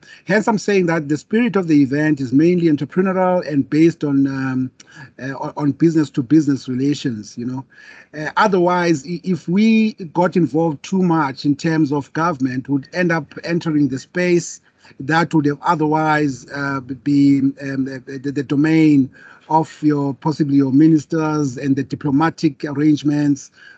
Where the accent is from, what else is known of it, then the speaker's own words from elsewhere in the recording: South Africa; And also me being a South African, I really try by all means to protect the interest of South Africans.